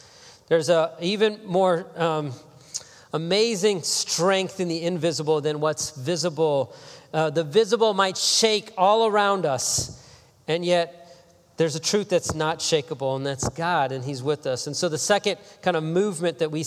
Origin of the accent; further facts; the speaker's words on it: Houston, Texas, United States; Like, I came before that from Houston, Texas. We have friends in the Midwest, like, where tornadoes and fires and all kinds of realities come. Like, Harvey crushed Houston, my hometown, just a few years back.